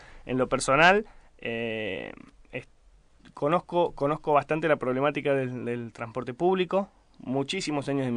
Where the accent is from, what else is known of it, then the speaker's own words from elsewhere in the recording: San Luis, Argentina; soy de San Luis y trabajo hace, te diría, más de 10 años dedicado a la política y a las cuestiones sociales.